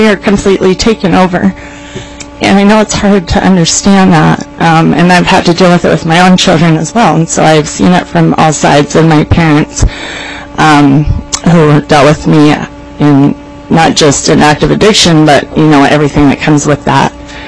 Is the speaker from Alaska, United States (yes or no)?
yes; Ketchikan, Alaska, United States; I was 19 at the time, and I grew up in Alaska my whole life, logging camps, mostly in Ketchikan as well. So I was in Tacoma, Washington at that time.